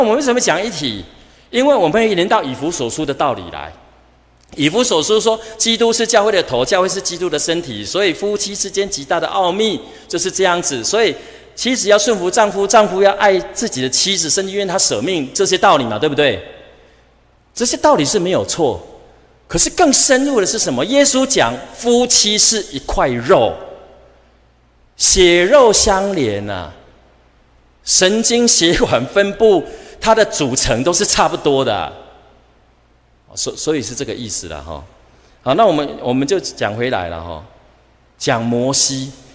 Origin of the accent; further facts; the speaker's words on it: Taiwan; 我们台湾人的个性啦